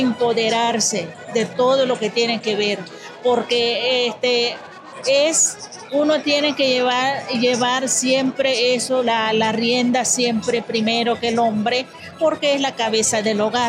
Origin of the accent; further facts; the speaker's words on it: Maicao, La Guajira, Colombia; soy bióloga, vengo del departamento de La Guajira, municipio Maicao.